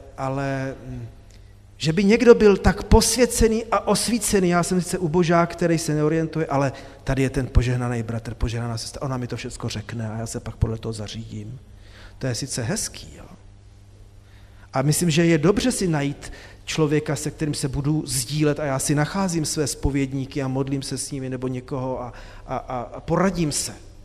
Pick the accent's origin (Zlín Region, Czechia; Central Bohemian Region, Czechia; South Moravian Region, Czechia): South Moravian Region, Czechia; Brno; když jsem měl 15 let, tedy počínající teenager nebo už takový v pubertě, tak jsem z Brna jezdil sem do Prahy za svým strýcem jedním na návštěvu